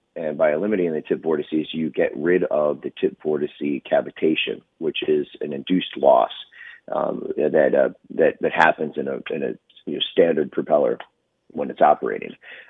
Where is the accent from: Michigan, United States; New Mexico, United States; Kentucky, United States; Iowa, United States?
Michigan, United States; I'm originally from Michigan, and I started the company in Philadelphia where I was working as an executive producer.